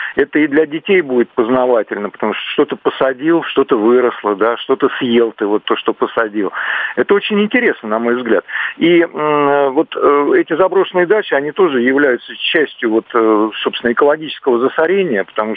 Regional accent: Moscow, Russia; я москвич

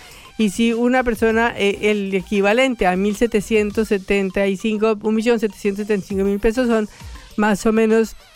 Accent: Bogotá, Colombia; yo que soy bogotana y vengo de 2.400 metros

